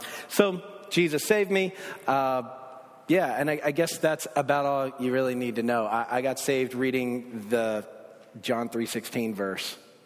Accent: Atlanta, Georgia, United States; So I was born and raised in Atlanta, Bible Belt, in the church.

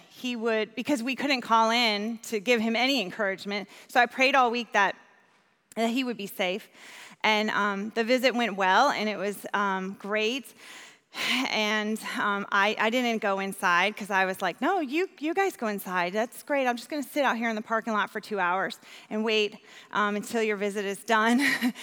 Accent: New York, United States; I love downtown because I'm from New York. The city makes me feel at home.

